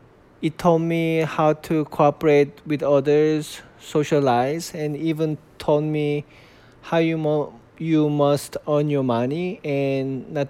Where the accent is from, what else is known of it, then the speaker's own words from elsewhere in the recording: South Korea; English is a second language; moved away; I remember having so much trouble talking to kids at my school because I was from Korea.